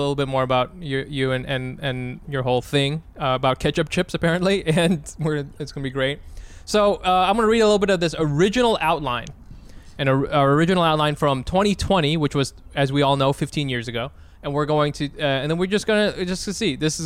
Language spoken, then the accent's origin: English; United States; No. I'm from America.